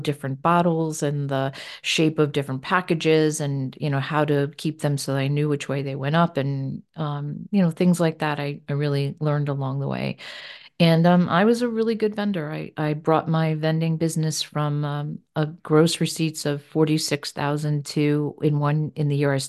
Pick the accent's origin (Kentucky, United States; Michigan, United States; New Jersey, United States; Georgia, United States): New Jersey, United States; moved away as an adult; also born or lived in Pennsylvania / Florida; Actually, I am from New Jersey. I grew up in New Jersey and moved to Pennsylvania when I was 30.